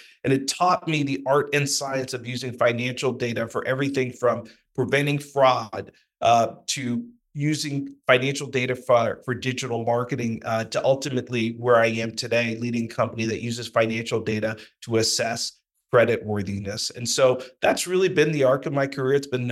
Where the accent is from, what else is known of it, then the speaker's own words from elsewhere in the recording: California, United States; You know, in my home state of California, 58% of the population is African-American like me, Asian-American or Latino.